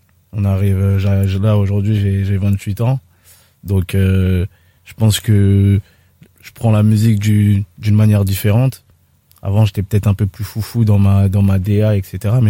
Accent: Brétigny-sur-Orge, Île-de-France, France; Brétigny-sur-Orge.

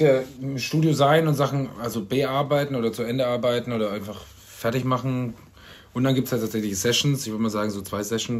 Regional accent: Karlstadt, Bavaria, Germany; Also wir kommen ja aus dem Vorort von Würzburg, Karlstadt.

